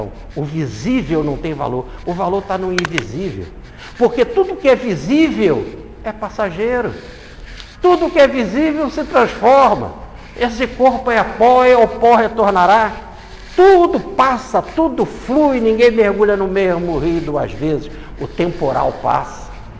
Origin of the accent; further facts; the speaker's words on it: Rio de Janeiro, Brazil; born there; Nessa encarnação … vim no sexo masculino, nasci no Rio de Janeiro, estou espírita.